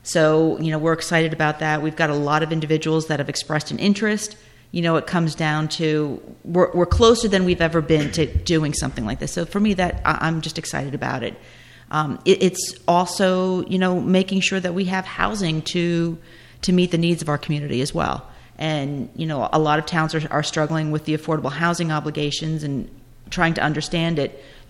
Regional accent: Clinton, United States; I grew up in Clinton. So for me, Clinton is home.

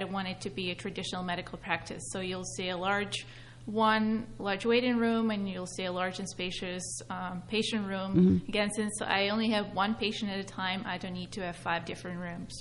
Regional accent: Belarus; English is a second language; moved away as an adult; now in United States; So I'm originally from Belarus. It's a country in Eastern Europe. Moved to this country when I was 18.

